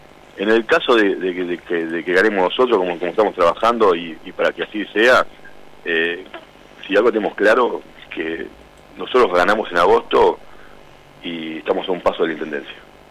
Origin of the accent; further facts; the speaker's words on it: Lanús, Buenos Aires Province, Argentina; Yo me crié acá, en Lanús, uh-huh. En un barrio. Tengo el potrero a vuelta de mi casa, toda la vida.